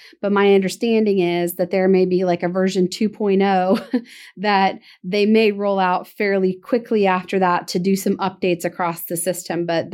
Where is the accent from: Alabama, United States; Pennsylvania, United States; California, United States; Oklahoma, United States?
Oklahoma, United States; I grew up in Oklahoma.